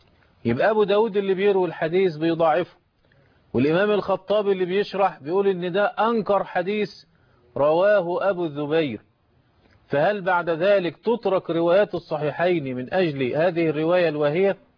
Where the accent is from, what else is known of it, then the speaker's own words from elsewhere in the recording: Egypt; عندنا في مصر